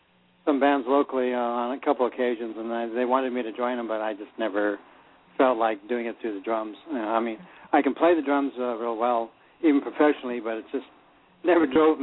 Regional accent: Denver, Colorado, United States; also born or lived in Van Nuys, California; No, I actually grew up in Denver, but I was born in Van Nuys, California.

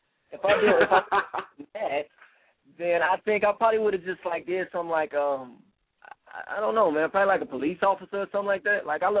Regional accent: Chicago, Illinois, United States; in the beginning of my lifetime, like, I grew up in, like, the rougher inner city parts.

